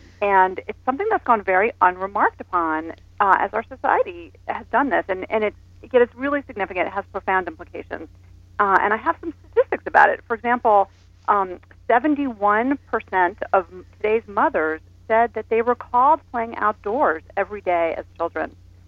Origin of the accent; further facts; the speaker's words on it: United States; I am from the United States, and we here have, you know, a particular sort of orientation toward nature